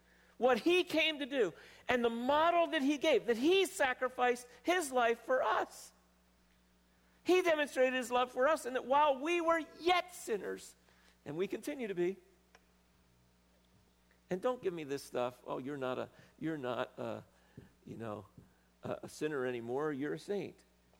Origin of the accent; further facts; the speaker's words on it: Philadelphia, Pennsylvania, United States; When I grew up in Philadelphia, I used to deliver the Philadelphia Bulletin.